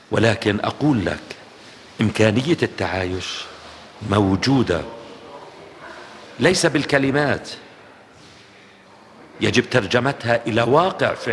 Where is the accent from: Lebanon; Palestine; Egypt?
Palestine; كفلسطيني، كطفل فلسطيني عانى الويل والحرمان، لم أنعم يوماً بطفولتي.